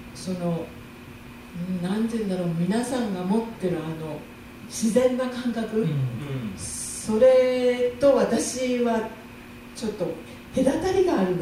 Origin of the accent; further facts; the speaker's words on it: Hiroshima, Japan; born there; ただ私広島生まれなので、やっぱ本当生理的にも嫌だったんですよ。